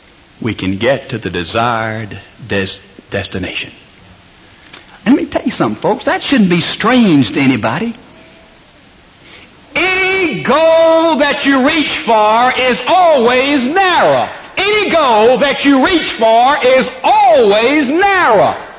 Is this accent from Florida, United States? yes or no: no; Laurel, Mississippi, United States; If I decide to go to my hometown in Laurel, Mississippi, I don't go out here and say, I'm going to pick the broadest road, the best road, and I'm going home.